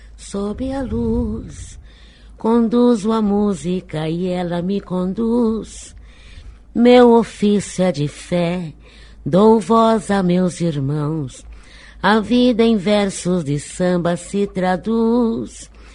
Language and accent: Portuguese; Araras, São Paulo, Brazil; Lá em Arara, minha terra, sempre cantei, né? Era molecota ainda, mas cantava e com 10 anos já trabalhava